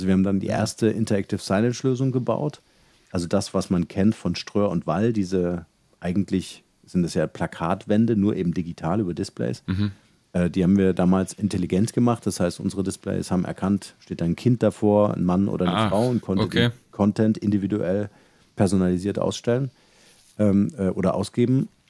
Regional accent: Halle, Saxony-Anhalt, Germany; moved away as an adult; also born or lived in Munich; Also ich bin aufgewachsen in Halle, da bin ich geboren

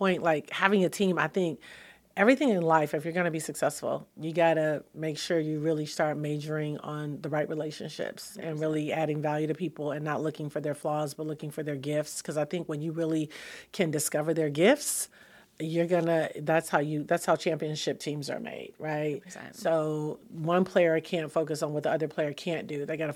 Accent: Detroit, Michigan, United States; Yeah. So I'm originally from Detroit. So it's so cool to be back home all the time.

